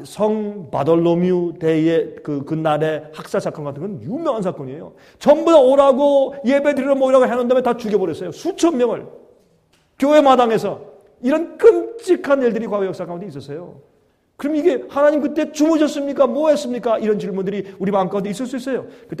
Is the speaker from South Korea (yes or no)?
yes; South Korea; 저는 미국 시민권 가진 사람이니까 저는 한국 사람이지만 미국 시민권 가지고 있으니까